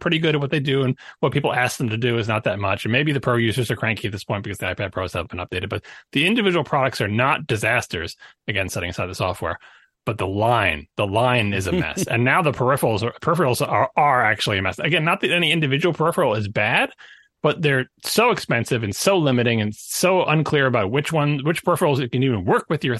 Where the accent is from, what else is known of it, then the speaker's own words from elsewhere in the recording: East Coast, United States; we're both from East Coast, and we both know it.